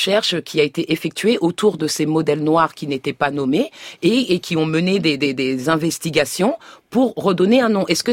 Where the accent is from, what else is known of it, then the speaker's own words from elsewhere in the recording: France; Pourquoi on ne peut pas m'envisager en tant que Française qui parle de l'intérieur et qui peut être critique même si elle est Française ?